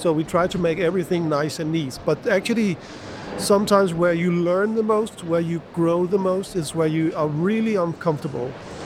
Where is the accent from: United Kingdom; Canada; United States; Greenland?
Greenland; I grew up in Greenland, and I remember I was maybe 7 years old.